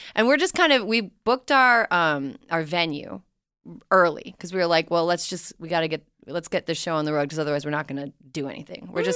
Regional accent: Minneapolis, Minnesota, United States; I'm from the Minneapolis area.

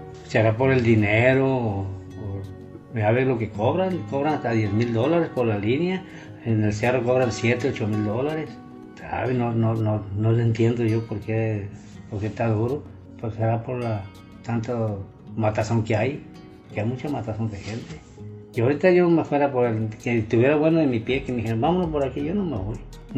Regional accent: Guadalajara, Jalisco, Mexico; now in Mexicali, Mexico; Soy de Guadalajara, bueno, te vas a quedar en Mexicali.

